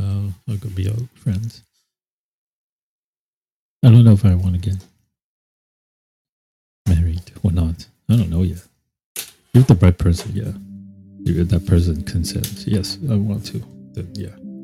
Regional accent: New Jersey, United States; I'm like, yeah, I feel like home. I grew up in Jersey. We grew up in Jersey.

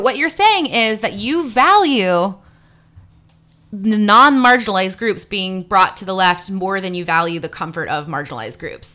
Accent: Massachusetts, United States; I grew up in Massachusetts, and like, you're that was a thing.

